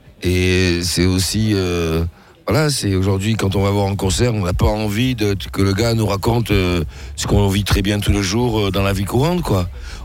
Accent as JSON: {"language": "French", "town": "Sète", "region": "Occitanie", "country": "France", "tie": "born or raised there", "said": "Ben moi, j'ai grandi à Sète. Mon père, il faisait défiler pour les 10 maillots. Donc, j'ai grandi à la Corniche. J'allais à l'école Paul Langevin quand j'étais petit."}